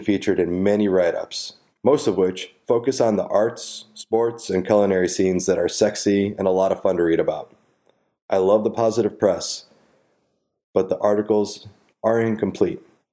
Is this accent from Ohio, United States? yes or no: yes; Cleveland, Ohio, United States; I grew up in Cleveland and proudly admit that I'm a fanatic for my hometown. Like many Clevelanders, I view it more as a family member than I do a city.